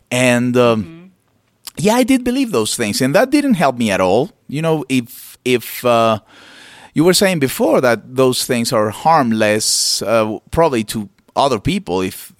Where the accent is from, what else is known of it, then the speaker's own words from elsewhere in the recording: Venezuela; I come from Venezuela, and that's where I was born.